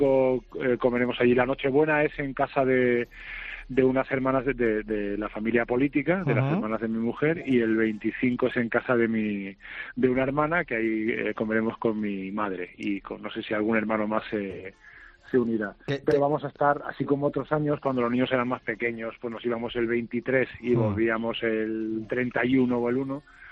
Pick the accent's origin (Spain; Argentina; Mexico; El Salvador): Spain; Jaén, Andalusia; mi mujer y yo somos de Jaén los dos.